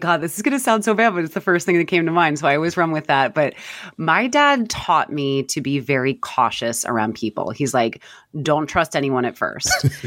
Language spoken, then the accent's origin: English; New Jersey, United States; So yeah, but Jersey born and raised and can't leave.